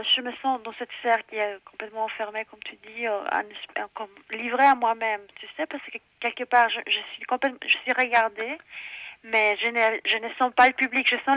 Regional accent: Chile; déjà, je viens de Chili, où c'est un pays où on a vécu quand même.

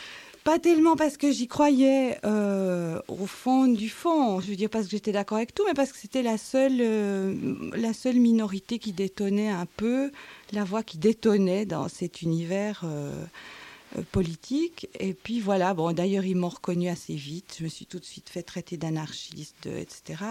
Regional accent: La Chaux-de-Fonds, Neuchâtel, Switzerland; moved away as an adult; now in Geneva, Switzerland; Moi je suis arrivée à Genève de la Chaux-de-Fonds pour faire mes études.

